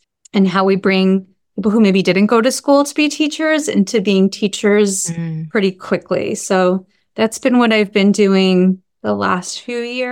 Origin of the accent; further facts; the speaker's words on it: Arizona, United States; now in Lake Havasu City, United States; So I have been in Lake Havasu City since 2001. I grew up in the Valley, and my husband is from Lake Havasu